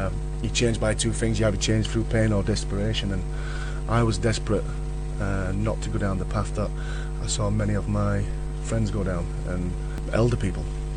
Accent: Dewsbury, Yorkshire and the Humber, United Kingdom; from being a young kid where I grew up on Dewsbury Moor, a lot of the guys didn't have father figures.

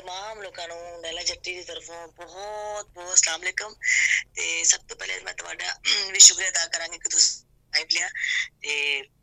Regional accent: Punjab, India; ਮੈਂ ਬਿਲੋਂਗ ਕਰਦੀ ਹਾਂ ਪੰਜਾਬ ਤੋਂ ਮੈਂ ਪੰਜਾਬੀ ਫੈਮਿਲੀ ਤੋਂ ਬਿਲੋਂਗ ਕਰਦੀ ਹਾਂ

